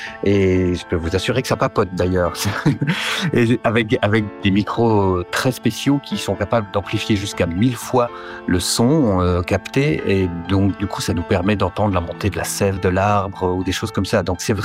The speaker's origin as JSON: {"language": "French", "town": "Boncourt", "region": "Jura", "country": "Switzerland", "tie": "born or raised there", "also_born_or_lived": "Alle", "said": "étant un enfant de Halle et puis ayant vécu aussi grande partie de mon enfance à Boncourt"}